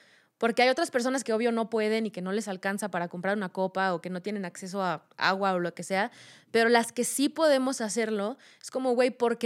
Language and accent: Spanish; Mexico; calzones para menstruación hecho por mujeres mexicanas, lo voy a usar porque hay en mi país